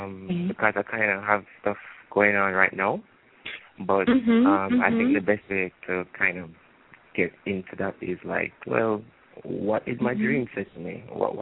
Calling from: Jamaica; I'm calling from Jamaica.

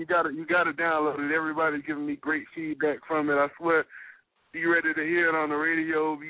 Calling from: Florida, United States; from South Florida, you know.

